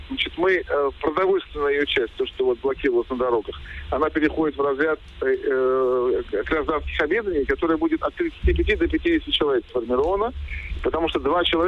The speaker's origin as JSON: {"language": "Russian", "region": "Crimea", "country": "Ukraine", "said": "мы как крымские татары, пронизанные информацией, которая идет с Крыма"}